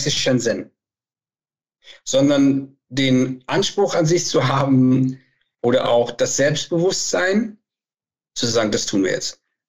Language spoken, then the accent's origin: German; North Rhine-Westphalia, Germany; Da, wo ich herkomme, zwischen Köln und Aachen